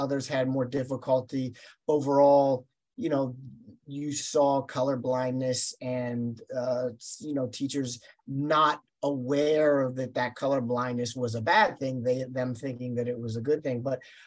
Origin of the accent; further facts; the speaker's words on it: Pennsylvania, United States; And for me, growing up in Western Pennsylvania, and I had lived there my entire life, the suburban Pittsburgh area was not from my perspective, a very diverse area.